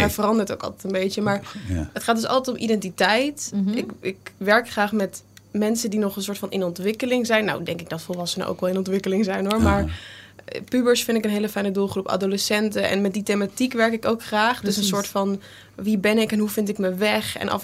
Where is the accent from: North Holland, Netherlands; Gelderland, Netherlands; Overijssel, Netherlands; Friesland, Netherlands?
Overijssel, Netherlands; Enschede; now in Curaçao; Ik ben geboren en opgegroeid in Enschede, Nederland.